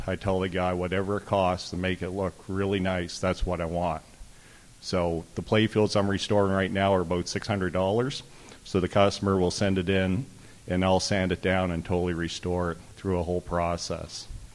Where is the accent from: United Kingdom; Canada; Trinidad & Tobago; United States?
Canada; Halifax, Nova Scotia; So if you don't know, I'm from Halifax, Nova Scotia, Canada.